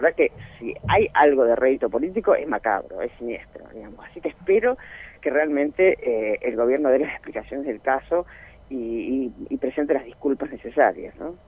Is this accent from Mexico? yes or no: no; Argentina; para pensar globalmente el futuro nuestro como argentino